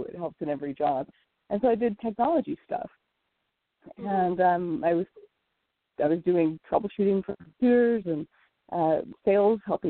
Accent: Omaha, Nebraska, United States; born there; also born or lived in Lincoln / Tampa; now in California, United States; I was born in Omaha, Nebraska. I'm a Midwestern girl.

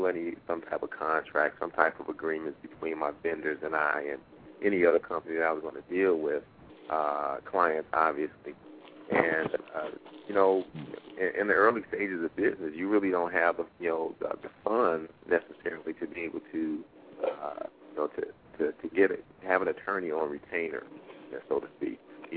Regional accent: Chicago, Illinois, United States; Well, I'm born and reared in Chicago. Spent most of my life here in the Chicagoland area.

